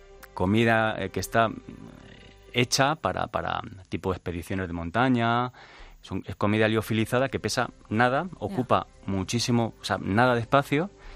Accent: Spain; creo que soy el único español que va a la prueba.

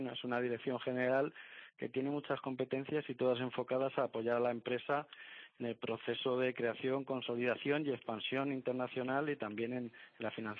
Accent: Albacete, Castilla-La Mancha, Spain; Todos los que somos de Albacete

